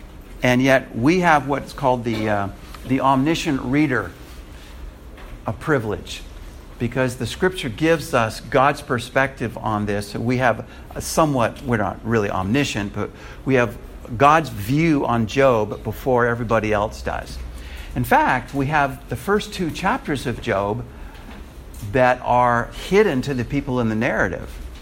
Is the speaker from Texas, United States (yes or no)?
no; California, United States; I think of that in relationship to my home state of California.